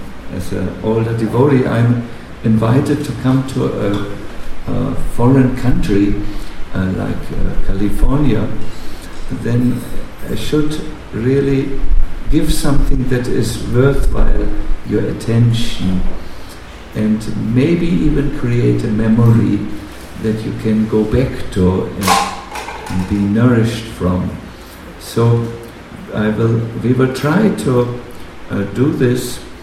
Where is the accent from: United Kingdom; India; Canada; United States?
India; But we are from India. We can manage somehow.